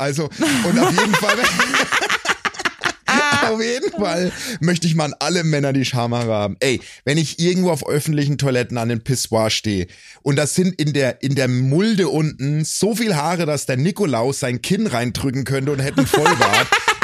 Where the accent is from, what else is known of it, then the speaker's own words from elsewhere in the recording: Coburg, Bavaria, Germany; weil dann kamen die großen Discounter in meine Heimat, ja.